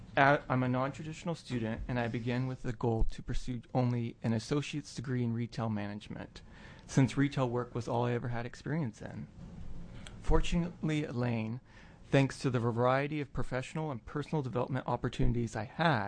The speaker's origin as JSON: {"language": "English", "town": "Salem", "region": "Oregon", "country": "United States", "tie": "born or raised there", "said": "Salem is my hometown, and I graduated from McKay High School."}